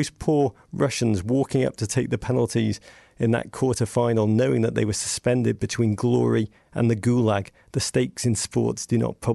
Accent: England, United Kingdom; accent: English; So I don't think my English accent is too much of a asset.

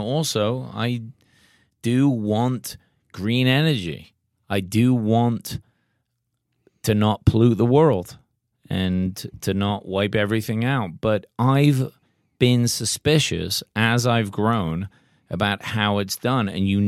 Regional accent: England, United Kingdom; We grew up in England. I was a vegetarian.

